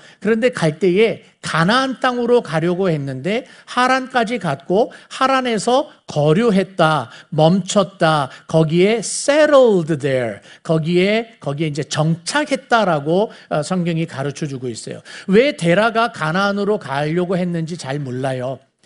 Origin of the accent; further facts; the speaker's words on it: South Korea; 내가 왜 한국 사람으로 태어난지에 대한 해답을, 질문을 던졌고